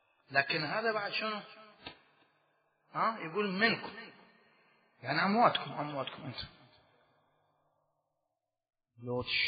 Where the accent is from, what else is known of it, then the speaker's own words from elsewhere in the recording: Najaf, Najaf Governorate, Iraq; moved away; 40 سنة قبل ويا والدي أنا طلعت من النجف الأشرف،